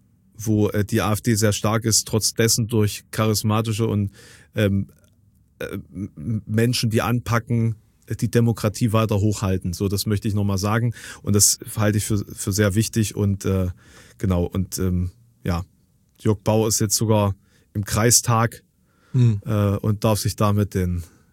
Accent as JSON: {"language": "German", "town": "Querfurt", "region": "Saxony-Anhalt", "country": "Germany", "tie": "born or raised there", "said": "Hab das jetzt gerade gesehen, da war in meiner Heimat, also in der Stadt, wo ich zur Schule gegangen bin, in Querfurt, da gab es auch so eine personelle Situation."}